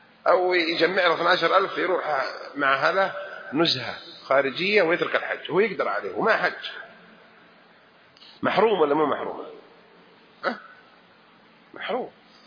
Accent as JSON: {"language": "Arabic", "country": "Saudi Arabia", "said": "احنا سعودية كل واحد راتبه خلاص"}